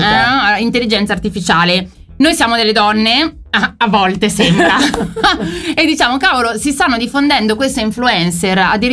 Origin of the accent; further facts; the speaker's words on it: Milan, Lombardy, Italy; sono milanese.